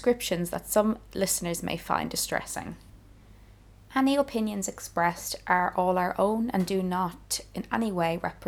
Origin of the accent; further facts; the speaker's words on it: Ireland; as you may have noticed from my accent, that I grew up in Ireland